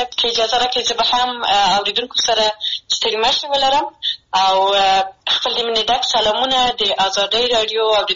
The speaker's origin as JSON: {"language": "Pashto", "region": "Maidan Wardak", "country": "Afghanistan", "tie": "born or raised there", "said": "زه د میدان وردګ ولایت څخه یم او لوړ زده کړې مې د خپلې خوښې په پوهنځي کې کړې دي."}